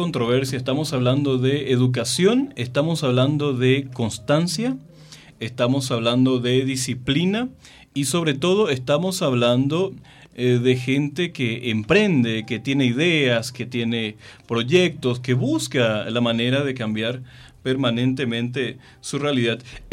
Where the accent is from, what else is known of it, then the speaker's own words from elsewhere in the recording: Paraguay; also born or lived in Mexico; la audiencia sabe que yo soy un paraguayo mexicano y que yo también vengo de la misma formación cultural